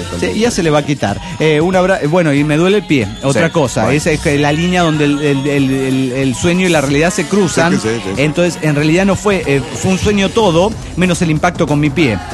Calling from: Puno, Peru; de Puno, Perú.

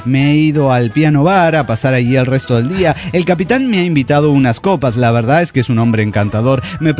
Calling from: Bolivia; de Bolivia.

